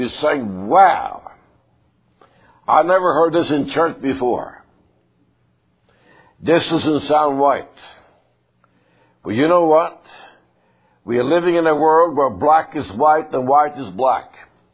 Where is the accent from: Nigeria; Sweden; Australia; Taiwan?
Sweden; now in United States; Now, we are not international Swedes. We are naturalized American citizens originating from Sweden, but I'm an American foremost.